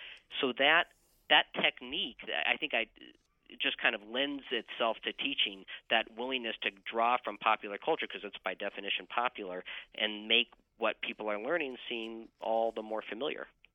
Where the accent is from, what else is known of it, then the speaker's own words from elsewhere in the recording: Kansas, United States; I grew up in Kansas, so we called them crawdads.